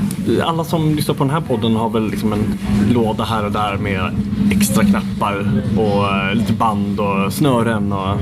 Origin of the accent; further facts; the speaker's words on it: Stockholm, Stockholm County, Sweden; När jag växte upp, jag växte upp i Bromma i Stockholm